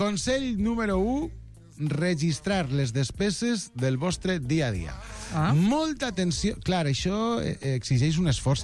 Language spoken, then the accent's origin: Catalan; Castelló de la Plana, Valencian Community, Spain; No, jo sóc de Castelló.